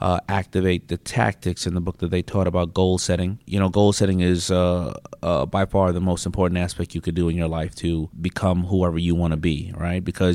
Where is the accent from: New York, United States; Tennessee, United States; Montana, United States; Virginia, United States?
New York, United States; Queens; growing up in Hollis, Queens, I mean, listen, everybody's from Queens.